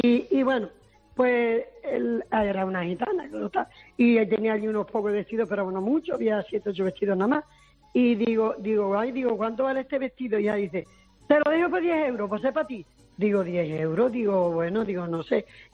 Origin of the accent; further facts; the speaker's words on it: Orellana de la Sierra, Extremadura, Spain; fui aquí a Orellana, otro pueblo, mi pueblo es Orellana de la Sierra.